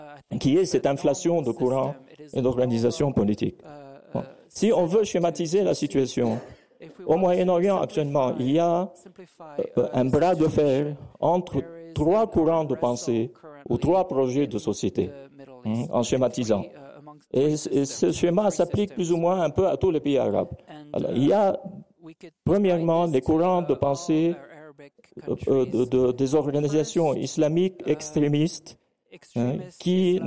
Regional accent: Lebanon; chez nous au Liban

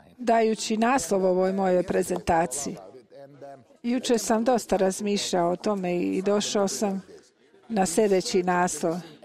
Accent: Italy; Serbian is a second language; Ja sam Italijan. Morate prihvatiti da Italijani nisu baš politički korektni. Ja mislim, nažalost, da ja sam pravi Italijan. Nisam ostavio moj identitet italijanski.

